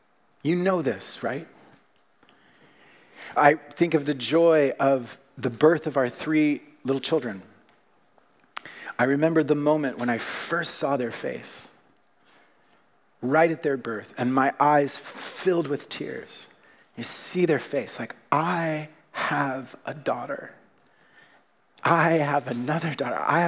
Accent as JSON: {"language": "English", "region": "Texas", "country": "United States", "tie": "born there", "said": "But when I was apparently 2 years old, living in Texas, I was born in Texas, so I was at a lake in Texas"}